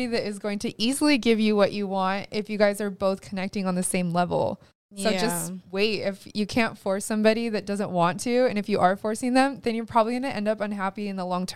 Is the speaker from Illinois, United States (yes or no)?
no; California, United States; Whereas, you know, we're from California.